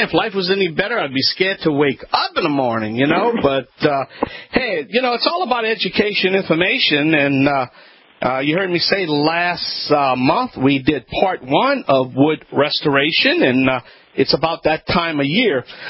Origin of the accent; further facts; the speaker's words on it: Louisiana, United States; I'm the Cajun man. From the Bayou Land, a fully licensed, tested contractor.